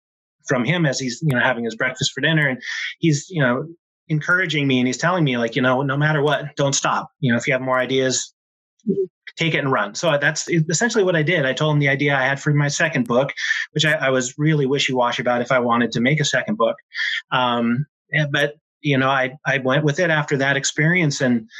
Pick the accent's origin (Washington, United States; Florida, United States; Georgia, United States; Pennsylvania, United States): Washington, United States; Lynden; I grew up in Northwest Washington, about a stone's throw from Canada, a little tiny town called Linden. Nobody's heard of it, so I'm never offended when no one knows what I'm talking about.